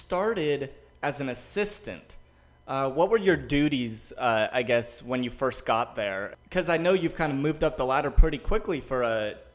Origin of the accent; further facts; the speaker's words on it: Los Angeles, California, United States; I'm from Los Angeles, California, and I think most people know what that's like.